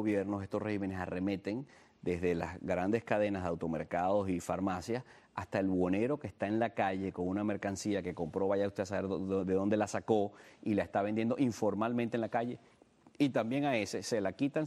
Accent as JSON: {"language": "Spanish", "country": "Venezuela", "said": "esto lo digo con dolor como venezolano"}